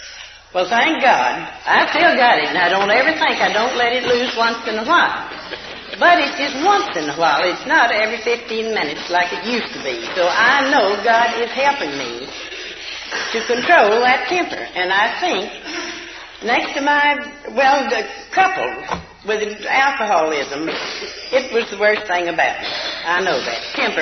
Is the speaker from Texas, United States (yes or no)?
yes; Texas, United States; from Texas.